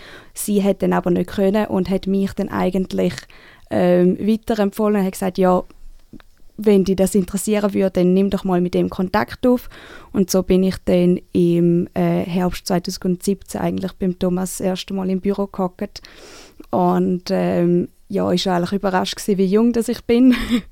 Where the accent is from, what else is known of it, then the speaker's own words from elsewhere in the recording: Thurgau, Switzerland; Ja, also ich bin aus dem Thurgau